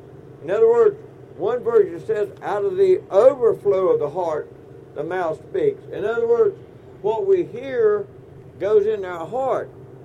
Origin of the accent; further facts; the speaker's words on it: Georgia, United States; I'm from South Georgia. We didn't talk like that.